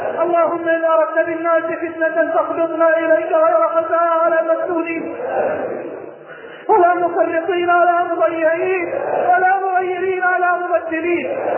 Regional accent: Egypt; بلدنا مصر

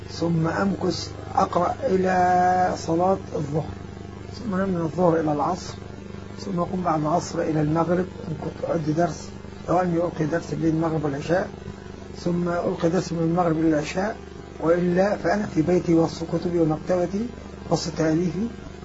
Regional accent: Beni Suef Governorate, Egypt; انتقلت من إسكندرية بعد أن انتهيت، عدت مرة ثانية إلى محافظتي بني سويف

